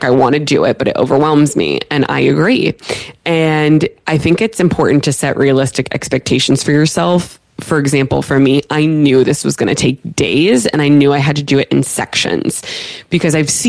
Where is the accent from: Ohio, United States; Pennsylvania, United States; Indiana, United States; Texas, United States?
Pennsylvania, United States; Pittsburgh; I went to Penn State. I'm from Pittsburgh.